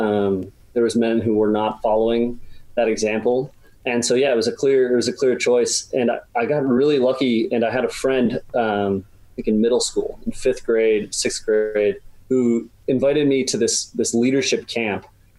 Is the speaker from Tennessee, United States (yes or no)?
no; Massachusetts, United States; So I live in Massachusetts, or I grew up in Massachusetts.